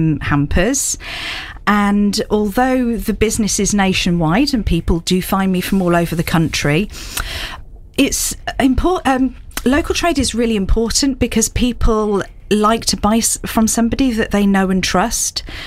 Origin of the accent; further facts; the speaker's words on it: England, United Kingdom; because I'm half English, half Italian, and I grew up here